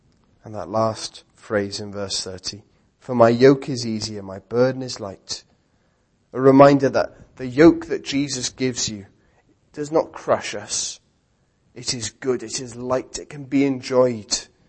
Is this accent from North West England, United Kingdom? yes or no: no; London, United Kingdom; And I grew up in London, so the way it happened to be, we often would see celebrities